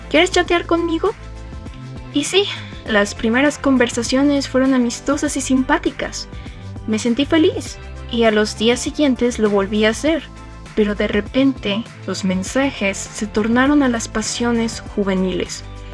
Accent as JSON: {"language": "Spanish", "country": "Mexico", "said": "tengo 15 años y soy de México."}